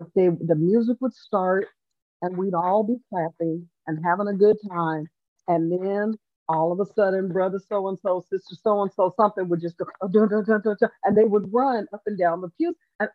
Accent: Colorado, United States; I was originally born and raised in Colorado. And in Colorado, there's a thing called a Juneteenth celebration

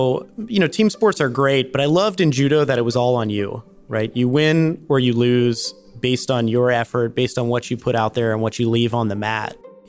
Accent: Cincinnati, Ohio, United States; So I grew up in Cincinnati. My parents were both doctors, both went into private practice.

